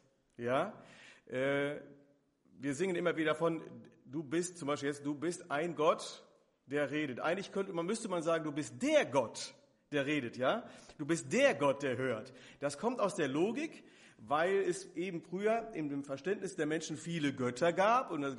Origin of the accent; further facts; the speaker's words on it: North Rhine-Westphalia, Germany; lebt im Sauerland, in meinem Heimatort, in der Nähe meiner Verwandtschaft